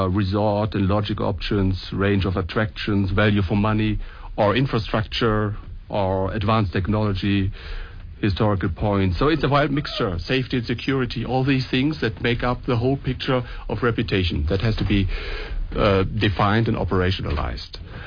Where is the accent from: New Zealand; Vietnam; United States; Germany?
Germany; So Germany, I come from Germany, you know, the German automakers